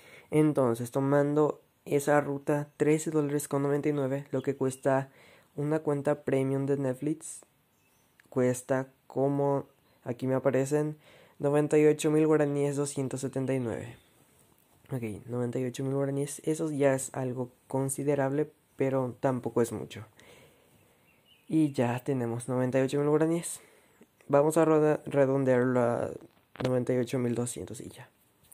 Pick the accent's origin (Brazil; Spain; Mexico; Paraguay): Paraguay; En Paraguay, yo soy de Paraguay, nuestra moneda, nuestro dinero se llama guaraníes